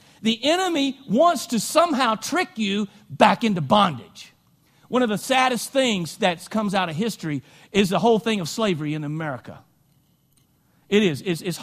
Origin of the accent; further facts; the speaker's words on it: the South, United States; and I'm from the South